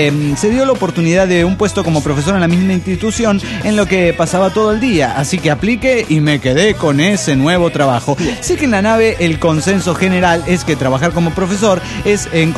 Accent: Guerrero, Mexico; now in Phoenix, United States; Estoy muy enojado con mi ciudad natal. He dejado de ser lo que era. Cuando yo me vine. Quisiera... Esto es Estado de Guerrero, México, ¿no?

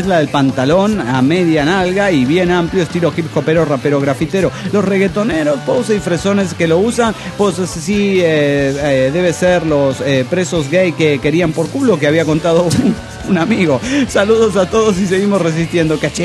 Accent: Boyacá, Colombia; nacido en mi tierra Boyacá, y que muestra el día a día el sufrimiento de nuestros campesinos

